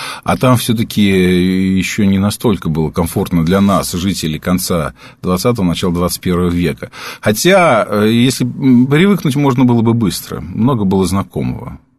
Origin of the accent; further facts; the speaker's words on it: Moscow, Russia; Да, ну, я коренной москвич. Мне проще писать. Я помню еще ту Москву